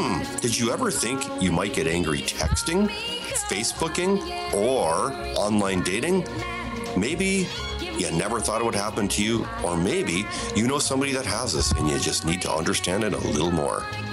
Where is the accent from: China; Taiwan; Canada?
Canada; I consider being a Canadian, the greatest country in the world.